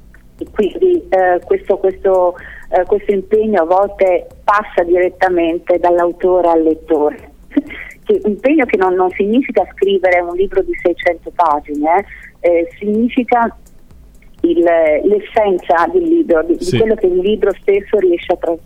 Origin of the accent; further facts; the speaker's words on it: Brescia, Lombardy, Italy; poi anche a Brescia, che è la mia città natale.